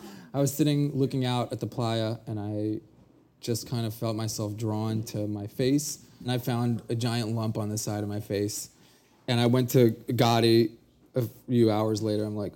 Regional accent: Brooklyn, New York, United States; I grew up here in Brooklyn in the Lubavitch sect, which is from Crown Heights.

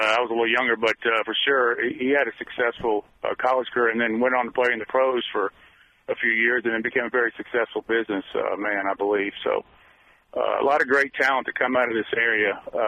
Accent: Tennessee, United States; I grew up in Wilco like you, and there's always been an Alabama contingent here.

